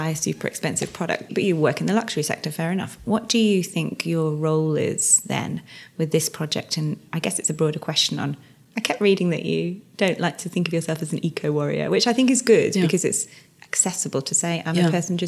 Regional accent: England, United Kingdom; Because we're very English. We hate the word journey.

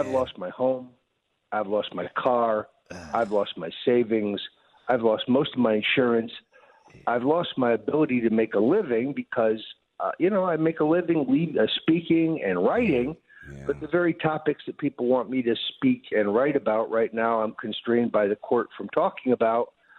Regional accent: United States; I'm still an American.

